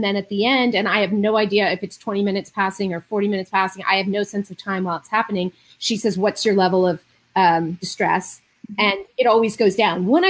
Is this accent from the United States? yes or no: yes; California, United States; So my background with it, you know, I'm a Jew from Marin County.